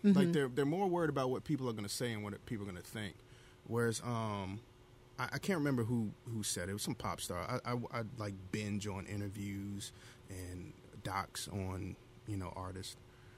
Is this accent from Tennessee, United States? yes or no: no; Virginia, United States; Oh, I'm from Virginia.